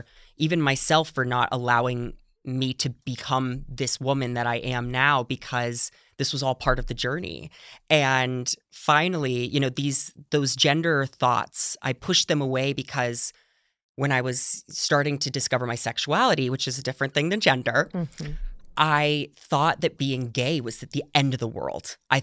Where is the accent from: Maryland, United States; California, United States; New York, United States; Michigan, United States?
California, United States; Alpine; The outskirts of San Diego.